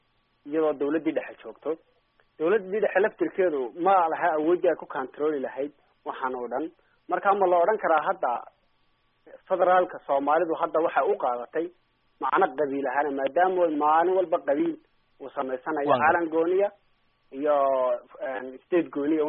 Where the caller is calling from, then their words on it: Uganda; Uganda joogaa.